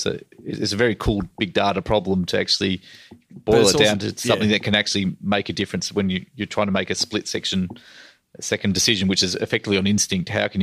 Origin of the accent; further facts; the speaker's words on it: Victoria, Australia; I grew up in Victoria, it would have been an AFL game.